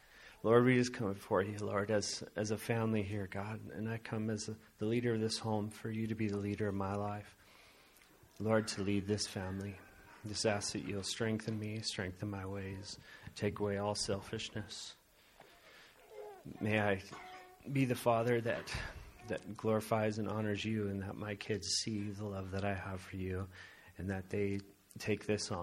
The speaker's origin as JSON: {"language": "English", "region": "California", "country": "United States", "said": "And so they had been dedicated while we were out in California. So we're from California, if you didn't know that."}